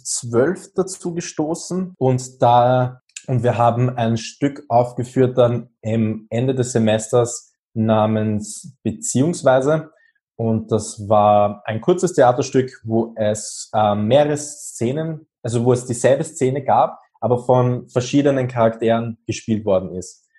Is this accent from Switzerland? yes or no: no; Austria; Ich bin 24 und komme aus Österreich.